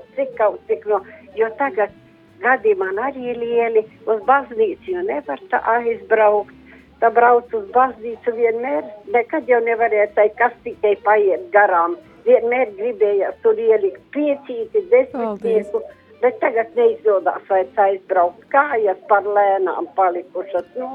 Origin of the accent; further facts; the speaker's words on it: Vangaži, Ropaži Municipality, Latvia; Es esmu no Vangažu pilsētas …. Tas ir starp Rīgu un Siguldu Vangažu pilsēta.